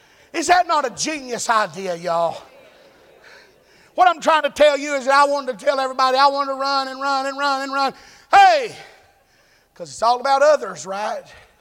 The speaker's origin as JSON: {"language": "English", "region": "the South", "country": "United States", "said": "Fried green tomato. I'm from the South. I gotta go inside here."}